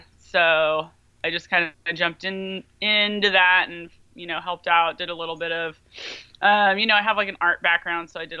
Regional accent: Olympia, Washington, United States; also born or lived in Austin; I grew up in Olympia, Washington, and, moved around a little bit. I lived in Austin, Texas for about 7 years

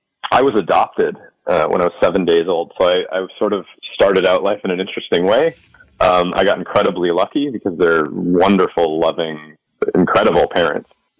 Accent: Niwot, Colorado, United States; I grew up in a town called Niwot, which is outside of Boulder, Colorado.

